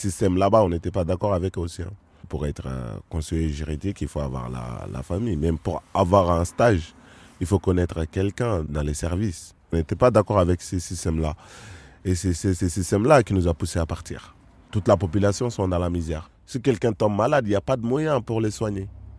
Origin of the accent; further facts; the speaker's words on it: Mali; moved away as an adult; now in France; Moi, j'ai quitté le Mali pour un objectif bien précis, c'est venir en France.